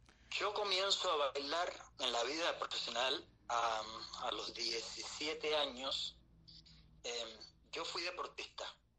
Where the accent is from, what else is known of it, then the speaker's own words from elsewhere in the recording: Cuba; moved away; Yo salí de Cuba el 17 de diciembre de 2008.